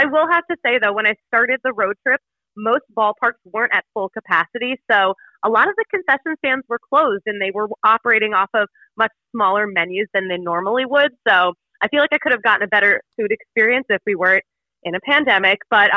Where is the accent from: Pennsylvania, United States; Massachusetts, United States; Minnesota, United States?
Pennsylvania, United States; Philadelphia; I grew up in Philly, but like for some reason I'd never been to Pittsburgh.